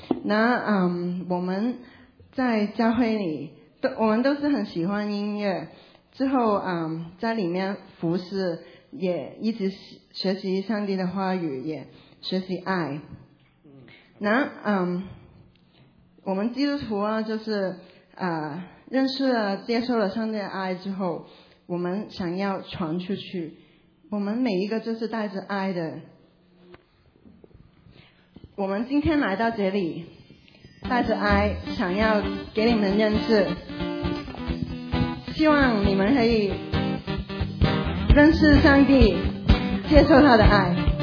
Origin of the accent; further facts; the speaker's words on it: Hong Kong; 我是从香港来的，有没有都是从香港来的？